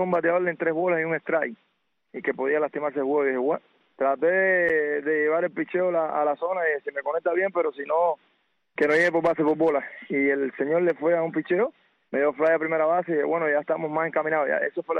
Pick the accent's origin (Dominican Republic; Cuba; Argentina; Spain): Cuba; moved away as an adult; yo vine básicamente lesionado de Cuba. Yo vine de Cuba prácticamente sin poder tirar, como decimos nosotros.